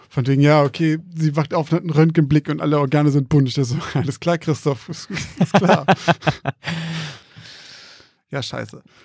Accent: Bremen, Germany; Wir kommen ja auch aus Bremen.

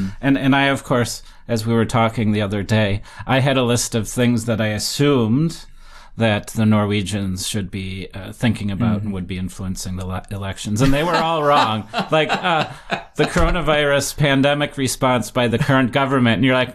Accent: United States; I'm an American.

